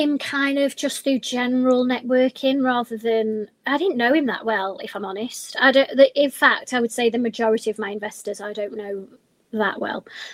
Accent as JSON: {"language": "English", "town": "Blackpool", "region": "North West England", "country": "United Kingdom", "said": "I was just making contacts and chatting and saying, I'm from Blackpool, I'm finding all of these deals."}